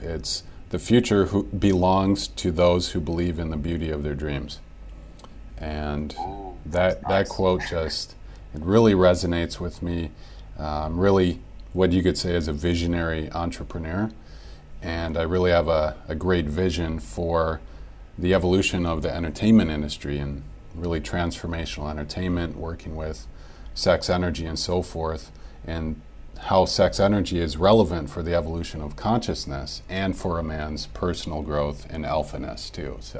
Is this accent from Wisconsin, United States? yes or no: yes; Wisconsin, United States; now in Thailand; I'm originally from your Wisconsin.